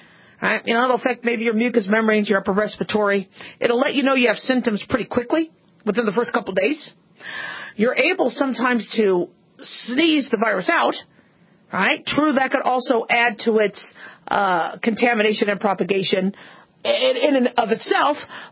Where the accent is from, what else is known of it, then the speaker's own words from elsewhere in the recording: Phoenix, Arizona, United States; I grew up in Phoenix, beautiful area